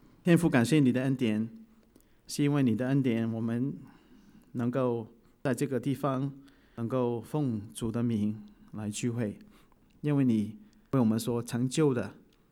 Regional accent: Hong Kong; first language Cantonese; Chinese is a second language; 我的背景是粤语，因为我是从香港来。我的侍奉的背景就是粤语

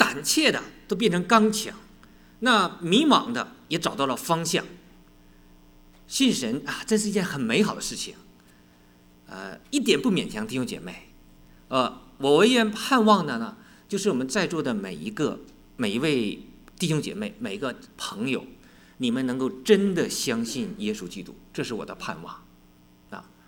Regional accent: Liaoning, China; accent: Liaoning; 因为我是辽宁人，说话的又不如自主的，有时候带出辽宁的口音来啊

